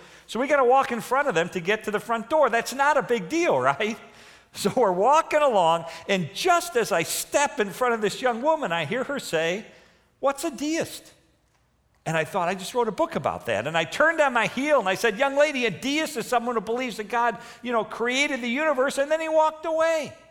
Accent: Chicago, Illinois, United States; now in Denver, United States; The problem with being from Chicago, when you live in Chicago, you feel th

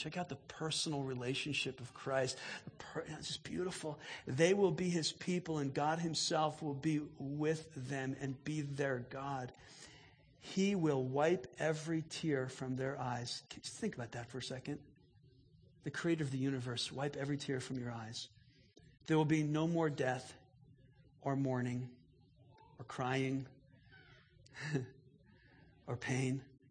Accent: New Jersey, United States; I grew up in New Jersey and we didn't have dirt

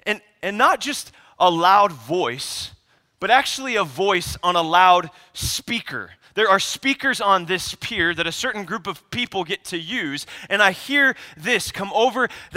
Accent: Arizona, United States; moved away; I grew up here in Arizona. I wasn't born here, but at 7 years old, I moved here. And like many Arizona people, I am a wannabe Californian.

